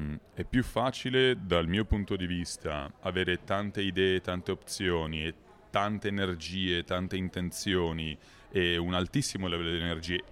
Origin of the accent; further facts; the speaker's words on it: Milan, Lombardy, Italy; Io vengo da Milano.